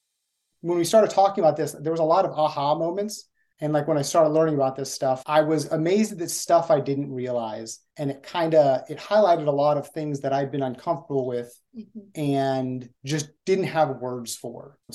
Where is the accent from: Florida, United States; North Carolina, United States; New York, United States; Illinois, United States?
Florida, United States; Mm-hmm. I grew up in South Florida.